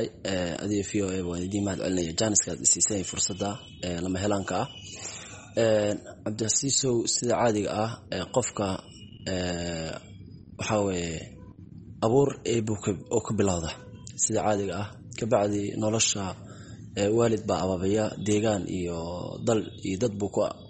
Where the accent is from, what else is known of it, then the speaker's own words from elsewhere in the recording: Mogadishu, Banaadir, Somalia; born there; muslim ah, islaam aan noqdo, caqiidadaas haysta oo muumin ah. Waxaan ku dhashay shaqsiyan magaalada Muqdisho adigu 9-meeyadii.